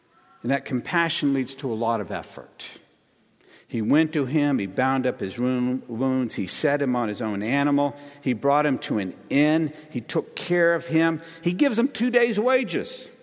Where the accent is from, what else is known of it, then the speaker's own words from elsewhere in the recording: Texas, United States; A couple of weeks ago, I told a woman I was from Texas. She was asking me where I'm from. Texas.